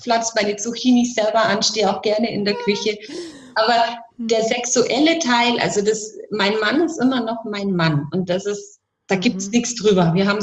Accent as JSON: {"language": "German", "region": "Bavaria", "country": "Germany", "said": "wie es bei uns in Bayern so heißt"}